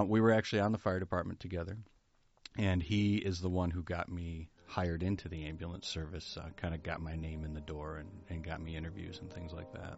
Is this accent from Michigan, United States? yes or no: yes; Berrien Springs, Michigan, United States; I was born and raised in Berrien Springs. I was raised in the Adventist church.